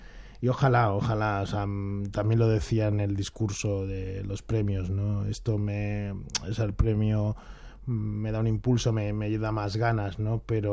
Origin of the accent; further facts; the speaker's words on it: Spain; yo me lo miro desde España porque yo soy español.